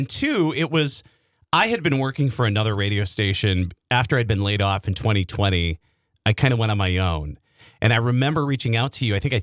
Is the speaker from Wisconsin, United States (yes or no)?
yes; Wisconsin, United States; It's surreal because I grew up in Sheboygan County and I grew up listening to Milwaukee radio my whole life.